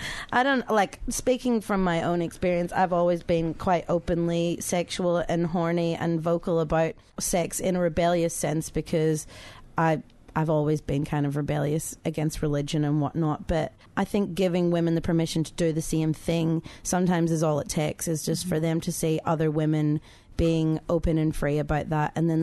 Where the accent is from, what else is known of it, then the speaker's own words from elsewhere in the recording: Ireland; even growing up in Ireland